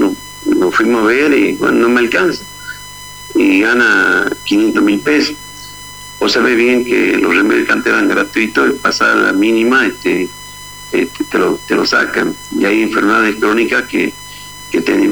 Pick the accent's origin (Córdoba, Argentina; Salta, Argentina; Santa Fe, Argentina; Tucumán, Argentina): Salta, Argentina; Sí, pertenecemos a la de Salta, estamos ubicados en la frontera con Bolivia, somos una localidad de 17.000 habitantes.